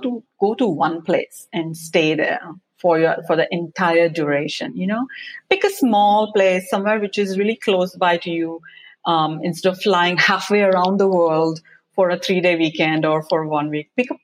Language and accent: English; India; growing up in India in a small little town, I would always wonder, how is it like on the other side of people or on the other side of the world?